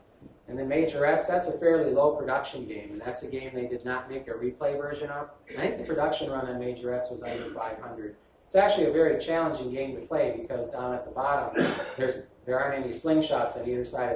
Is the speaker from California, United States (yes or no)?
no; Wisconsin, United States; Well, again, I'm from Wisconsin, Attaball territory.